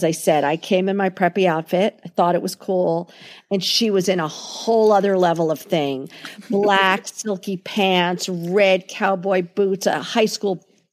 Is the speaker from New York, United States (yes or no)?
yes; New York City, New York, United States; But, like, I grew up in New York City.